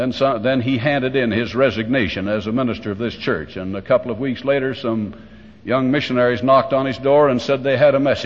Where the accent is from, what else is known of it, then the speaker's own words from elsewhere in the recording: Salt Lake City, Utah, United States; from Salt Lake City